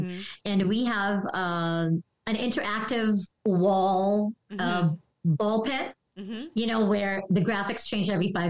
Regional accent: Philippines; you know, we're a Filipino. So of course we're going to have karaoke on stage.

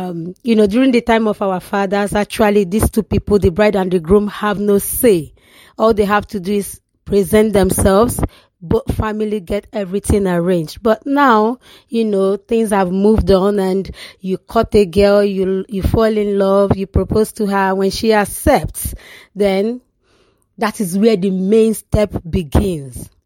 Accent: Delta, Nigeria; I'm from the southern part of Nigeria. I am actually from Delta State, the northern part of Delta. We are actually called, referred to as Delta North.

